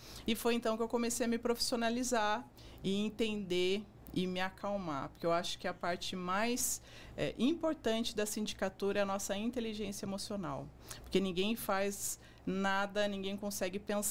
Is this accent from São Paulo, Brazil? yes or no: yes; Cerqueira César, São Paulo, Brazil; born there; also born or lived in Pindamonhangaba; now in Taubaté, Brazil; Não nasci em Taubaté. Eu nasci na cidade de Cerqueira César, no estado de São Paulo.